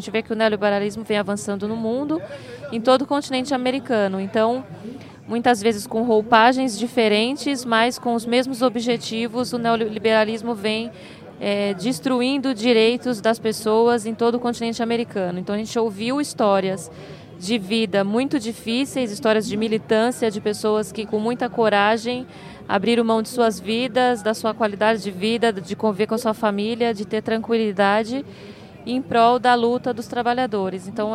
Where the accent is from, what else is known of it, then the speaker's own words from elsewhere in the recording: Brazil; É uma honra poder estar aqui enquanto brasileiro. Meu país está passando por um momento muito difícil de ataque à democracia